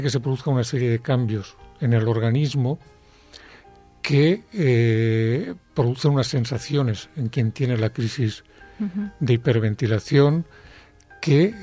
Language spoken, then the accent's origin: Spanish; Balearic Islands, Spain; born there; Soy de familia de médicos y marinos y soy nacido en Mallorca.